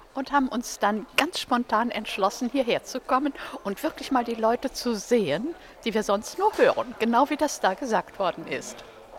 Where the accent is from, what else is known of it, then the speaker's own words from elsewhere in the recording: Solingen, North Rhine-Westphalia, Germany; Wir sind aus Solingen und ganz treue WDR3-Hörer.